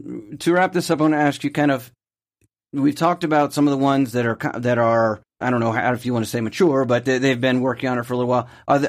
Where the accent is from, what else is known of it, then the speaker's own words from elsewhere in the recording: United States; I mean, we're both from the United States, and I like the United States